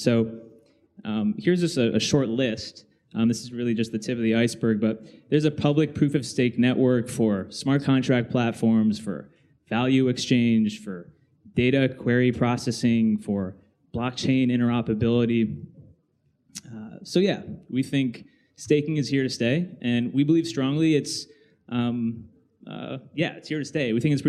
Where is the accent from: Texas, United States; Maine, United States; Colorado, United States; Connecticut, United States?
Connecticut, United States; New Haven; now in Brooklyn, United States; I grew up in New Haven, Connecticut. I currently live in Brooklyn.